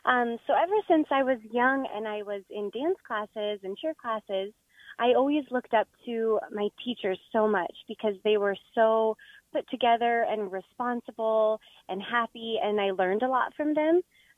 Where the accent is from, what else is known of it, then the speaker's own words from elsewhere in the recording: Littleton, Colorado, United States; I was born and raised in Littleton, Colorado